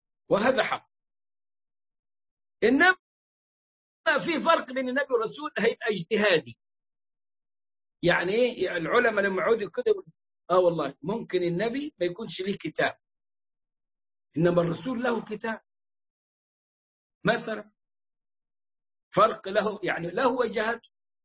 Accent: Egypt; وقالوا أنه كان عندنا في مصر وكان في أسوان في منطقة إدفو بالذات.

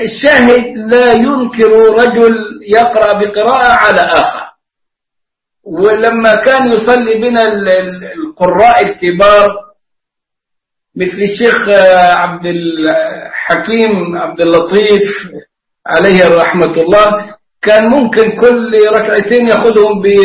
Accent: Egypt; عندنا نحن في مصر نقرأ بحفص، وكنا من قبل أن نقرأ بحفص نقرأ بورش، حتى إنه لا تزال لهجة ورش في كلامنا كمصريين

